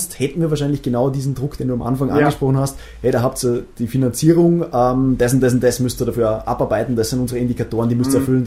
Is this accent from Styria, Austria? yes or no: no; Vorarlberg, Austria; moved away as an adult; now in Vienna, Austria; ich bin ursprünglich aus Vorarlberg, bin nach Wien gekommen, wie so viele für ihr Studium